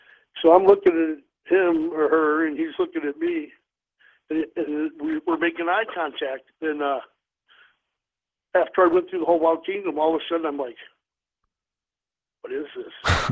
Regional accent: St. Louis, Missouri, United States; By the way, I grew up in the Beeville Mill area of St. Louis.

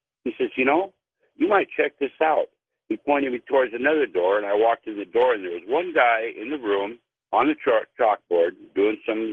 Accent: North Dakota, United States; born there; and I was born in North Dakota.

